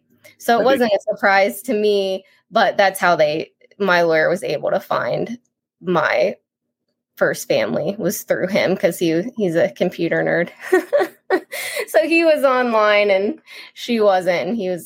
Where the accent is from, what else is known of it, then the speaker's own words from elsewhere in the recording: Louisiana, United States; born there; I knew that I was born in Louisiana